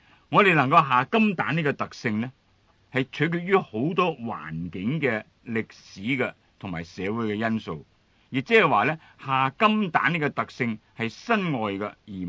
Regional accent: Hong Kong; 我要同你思想一下我哋香港人嗰种身份嘅改变

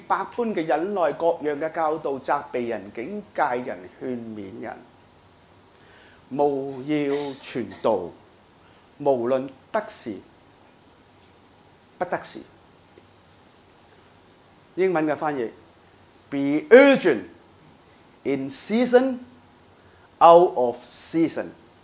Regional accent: Wong Tai Sin, Hong Kong; 我在黄大仙长大的，

